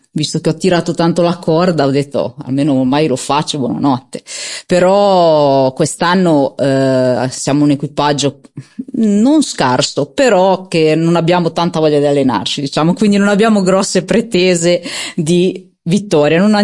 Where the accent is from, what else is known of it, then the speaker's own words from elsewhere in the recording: Fezzano, Liguria, Italy; io poi sono nata e cresciuta a Fezzano, quindi il palio l'ho sempre vissuto anche da bimbetta